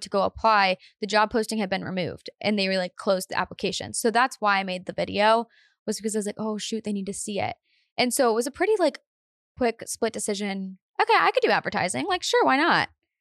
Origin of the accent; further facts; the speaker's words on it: Painesville, Ohio, United States; Yeah, I'm from Painesville, Ohio.